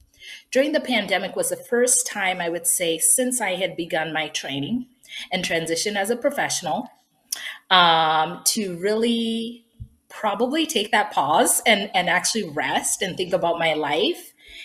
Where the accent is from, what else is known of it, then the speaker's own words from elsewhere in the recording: Zimbabwe; now in United States; For those that may not know, I am actually an immigrant. I am originally from Zimbabwe. And so I'm well accustomed to transitions. I moved to the United States in the early 2000s.